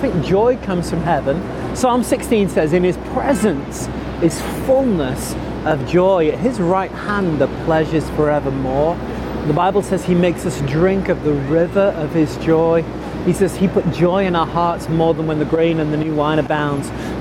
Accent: England, United Kingdom; in the English language, and I am English

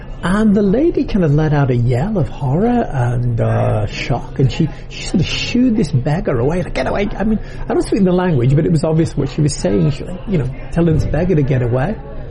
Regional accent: United Kingdom; Now, again, I'm British. I've never met a leper. We don't tend to have a lot of leprosy in Europe.

